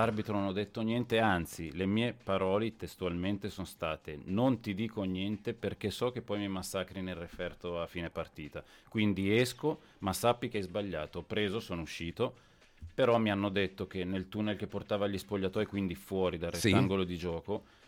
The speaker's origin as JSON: {"language": "Italian", "town": "Como", "region": "Lombardy", "country": "Italy", "said": "Sì, io sono di Como, esattamente sul confine con la Svizzera. Località si chiama Pontechiasso."}